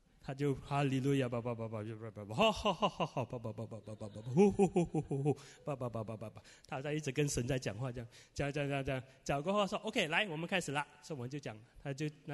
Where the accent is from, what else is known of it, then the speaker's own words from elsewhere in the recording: Malaysia; 哎，我是从马来西亚来啊，然后我们就开始传福音啊。